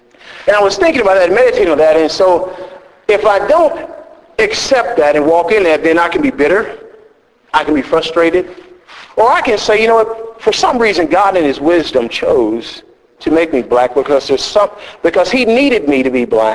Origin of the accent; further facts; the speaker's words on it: Texas, United States; because where we grew up in Texas, you know, we grew up